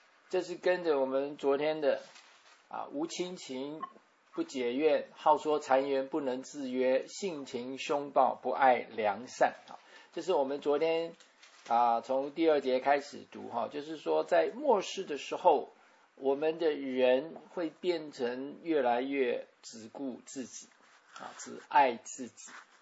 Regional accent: Taiwan; 我们台湾人叫没有心肝的

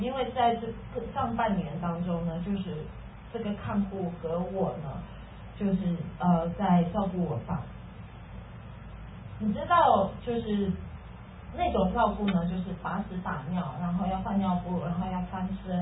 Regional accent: Indonesia; now in United States; 因为我们从小是在海外长大的嘛，我从小是在印度尼西亚长大

